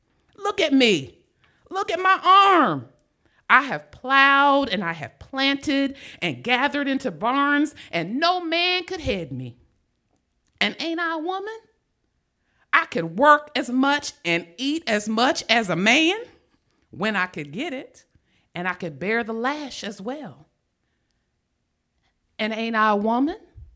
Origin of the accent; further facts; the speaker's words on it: Ohio, United States; I'm from Ohio.